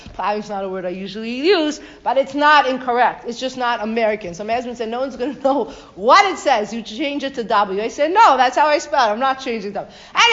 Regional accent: Canada; I grew up in Canada.

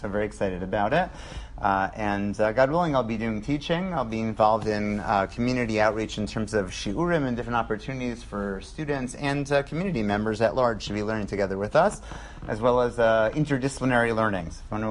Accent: Teaneck, New Jersey, United States; I grew up in Teaneck, and my parents now live a 6 minute walk away from their grandchildren

